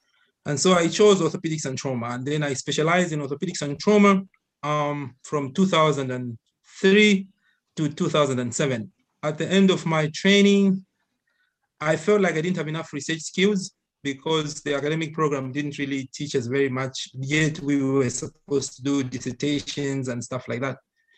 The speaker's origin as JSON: {"language": "English", "country": "Zambia", "tie": "born or raised there", "said": "I was born and raised in the Republic of Zambia, which is in the southern part of Africa, bordering the border between Southern Africa and Central Africa. So we are right below the Congo and above Zimbabwe. And yeah, I was born here."}